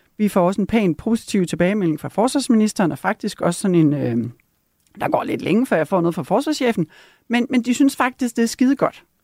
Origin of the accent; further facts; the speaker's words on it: Jutland, Denmark; Jeg er fra Jylland